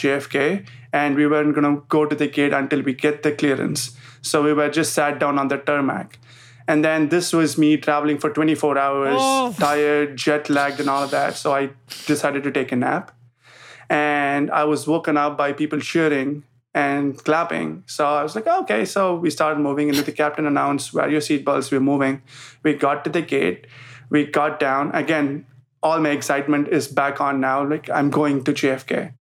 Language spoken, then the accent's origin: English; India; English is a second language; growing up in India, we have our own problems, but gun violence isn't one of those.